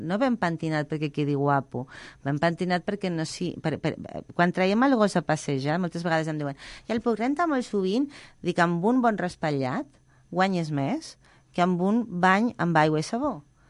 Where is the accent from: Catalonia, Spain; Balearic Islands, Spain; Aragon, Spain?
Aragon, Spain; Zaragoza; T'ho dic jo que sóc de Saragossa? Mai.